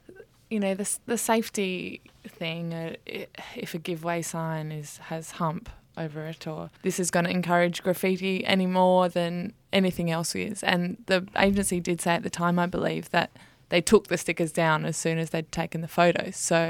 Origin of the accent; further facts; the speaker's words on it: Australia; I want to watch it as an Aussie.